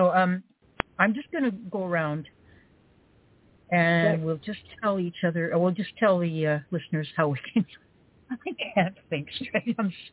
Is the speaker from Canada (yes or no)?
yes; Canada; California, and I'm from Canada.